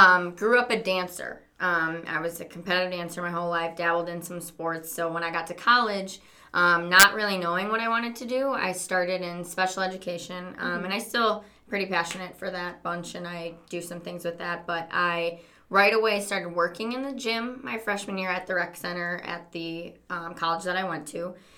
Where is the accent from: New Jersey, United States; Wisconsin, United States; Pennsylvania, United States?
Wisconsin, United States; I will just get it out there. I'm from Wisconsin. I hear that people can hear that a lot.